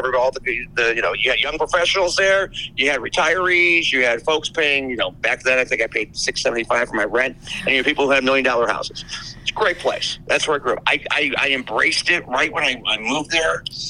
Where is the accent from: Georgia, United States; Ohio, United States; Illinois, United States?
Ohio, United States; Chagrin Falls; I grew up in Chagrin Falls on the east side of Cleveland.